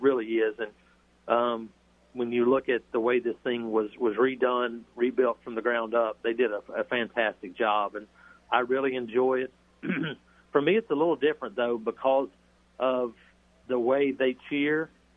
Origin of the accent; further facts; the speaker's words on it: Alabama, United States; So, yeah, growing up in Alabama and going to Legion Field and sitting in the upper deck at Legion Field